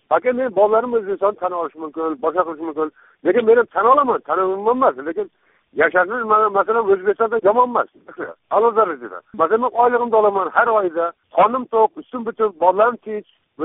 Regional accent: Fergana, Fergana Region, Uzbekistan; Hozir 59-da. O'zim farg'onalikman.

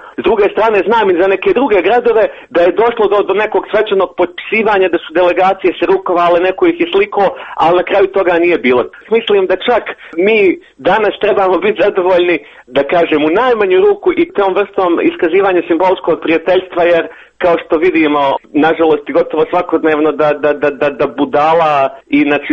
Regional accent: Travnik, Central Bosnia Canton, Bosnia & Herzegovina; Kako sam ja rodom iz Travnika, ja znam da je Travnik imao desetak tih bratimljenja

